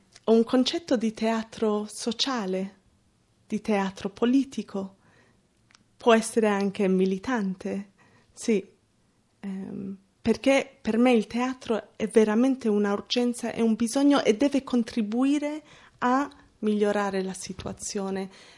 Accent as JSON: {"language": "Italian", "region": "London", "country": "United Kingdom", "tie": "born or raised there", "said": "sono nata a Londra, in Inghilterra, era comunque quando ero grande che un po' mi sono accorta di avere un colore scura."}